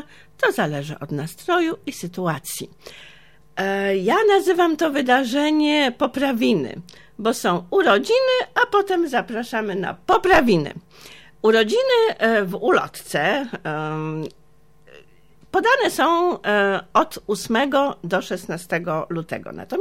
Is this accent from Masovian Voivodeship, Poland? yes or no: yes; Warsaw, Masovian Voivodeship, Poland; Mieszkam na Pradze od urodzenia. Tutaj przed laty życie tętniło.